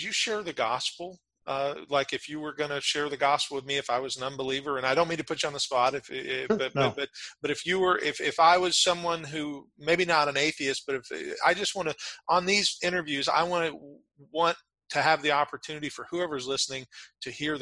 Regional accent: Callahan, Florida, United States; also born or lived in Jacksonville; I was born in Jacksonville, and I've never Callahan is right outside of Jacksonville, is where I grew up.

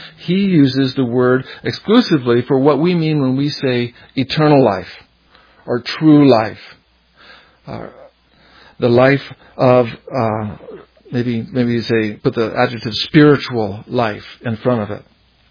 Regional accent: Hawaii, United States; moved away as an adult; also born or lived in Boulder; I was born in Hawaii in 1956, and my mom and dad were Nat and Gail. I went to this elementary school and that other school. Then I traveled to the mainland to go to college in Boulder

